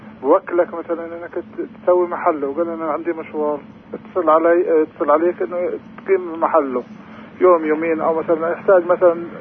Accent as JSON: {"language": "Arabic", "town": "Hebron", "region": "Hebron Governorate", "country": "Palestine", "said": "السؤال الأول، أنا من الخليل."}